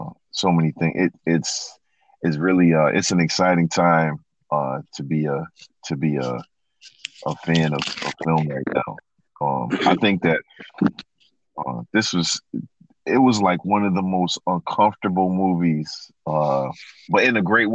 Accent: New England, United States; from New England

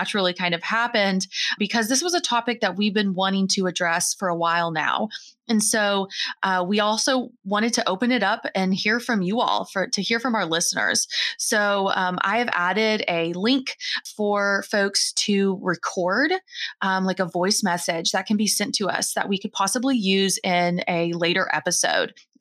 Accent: Kentucky, United States; We come from Kentucky, so we're in the South. We're in, you know, what folks identify as the Bible Belt.

